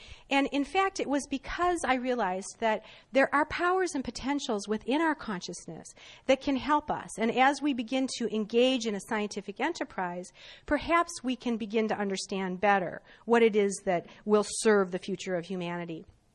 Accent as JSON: {"language": "English", "town": "Detroit", "region": "Michigan", "country": "United States", "tie": "born or raised there", "said": "I grew up in Detroit, Michigan, in the 60s and 70s"}